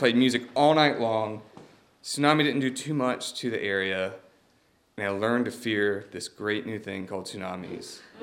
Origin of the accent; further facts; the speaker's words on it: the South, United States; So I'm from the South. I don't really know anything about tsunamis. I've only been here for 2 years.